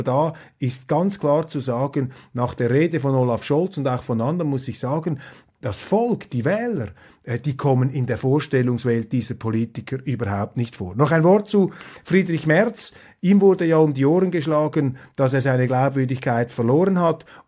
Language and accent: German; Switzerland; aber das sage ich Ihnen als Schweizer